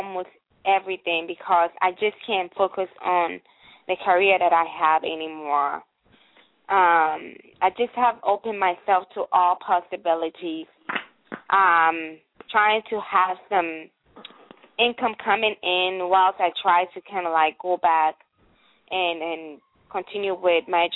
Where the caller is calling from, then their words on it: Chicago, Illinois, United States; I'm calling from Chicago.